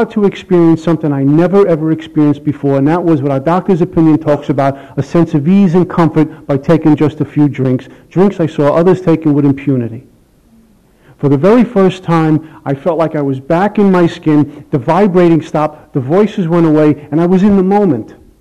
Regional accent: Brooklyn, New York, United States; I grew up in Bensonhurst, Brooklyn.

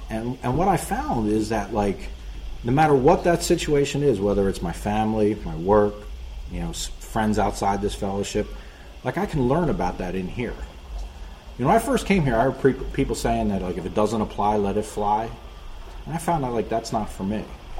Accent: Philadelphia, Pennsylvania, United States; Like, I grew up in Philly, and, like, that kind of shit didn't happen, man.

